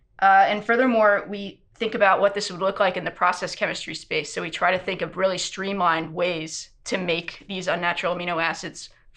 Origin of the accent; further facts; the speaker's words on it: New Jersey, United States; Sure. I'm from New Jersey, and I've been at Merck for about 5.5 years.